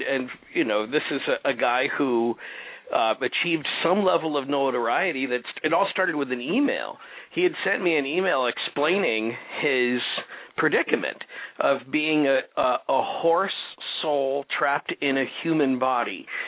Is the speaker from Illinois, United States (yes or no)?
yes; Illinois, United States; My wife is always fond of pointing out that I'm not actually from Chicago. I'm from the suburbs of Chicago